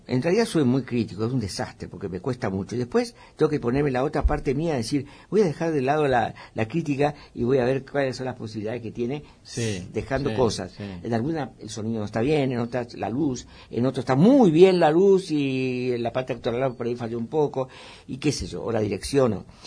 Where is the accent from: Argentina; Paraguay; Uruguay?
Paraguay; Porque mi papá me llevaba de chico al río Paraguay, porque yo soy paraguayo.